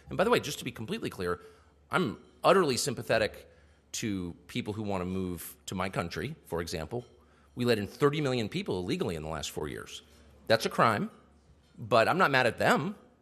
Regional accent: United States; I love the United States above all. I am American.

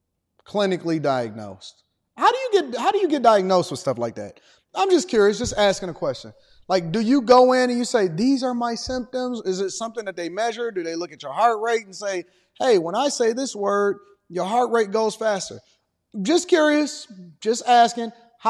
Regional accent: Detroit, Michigan, United States; I'm from Detroit, so we got to look at it a little bit different. Our lens is a little different than y'all's.

